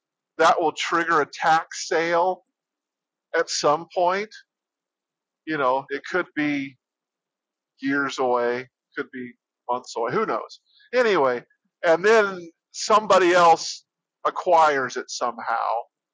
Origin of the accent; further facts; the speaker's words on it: Florida, United States; So we're from Florida.